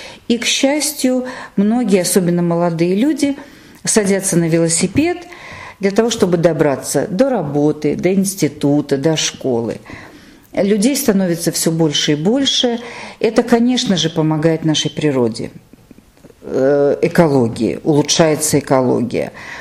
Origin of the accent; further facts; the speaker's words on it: Moscow, Russia; я всегда мечтала, чтобы и в моем родном городе тоже возник этот процесс